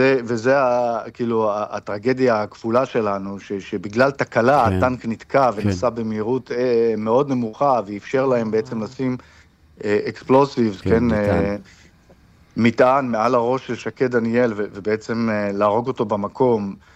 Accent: United States; לנו יש גם רפרנס פוינט, כי אנחנו אמריקאים, ישראלים, אמריקאים, מחבקים אותנו

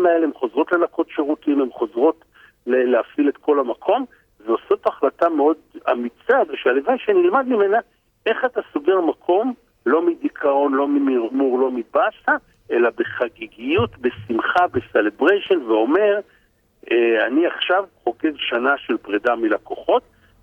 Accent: Kfar Yedidia, Central District, Israel; moved away as an adult; now in Tel Aviv, Israel; אני מגיע מכפר ידידיה מאיזה מושב ב-92, ילד בן 22, באמת שלא מכיר אף אחד מתל אביב

